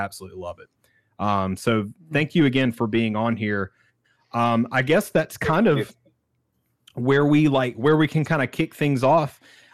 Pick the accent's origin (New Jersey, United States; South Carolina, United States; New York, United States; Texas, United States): South Carolina, United States; accent: Southern country; Here's the thing, we're from South Carolina. We are the most, more so me than James, the thickest like Southern country accents that you can imagine. And I have like I sound like a hick.